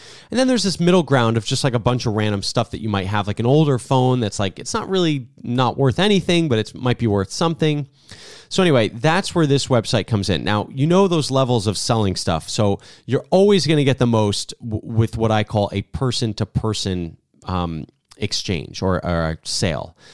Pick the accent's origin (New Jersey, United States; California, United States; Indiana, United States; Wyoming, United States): New Jersey, United States; I grew up in New Jersey where, I'm not kidding, I called a drawer a draw until I got to college.